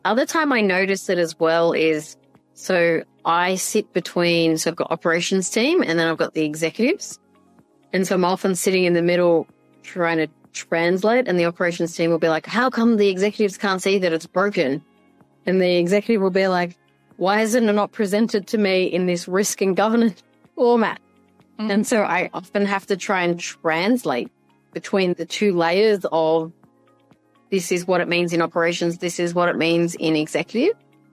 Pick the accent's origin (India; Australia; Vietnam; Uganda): Australia; I'm Australian